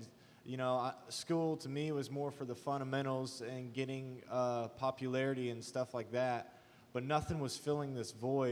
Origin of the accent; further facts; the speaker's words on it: Neosho, Missouri, United States; I'm 22 years old. I'm from Neosho, Missouri. That's where I was born and raised, and I grew up